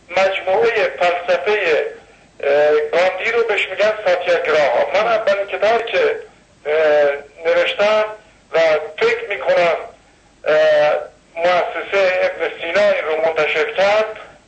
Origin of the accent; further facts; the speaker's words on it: Khomeyni Shahr, Isfahan, Iran; born there; 2012 در شهر خمینی به دنیا آمدم.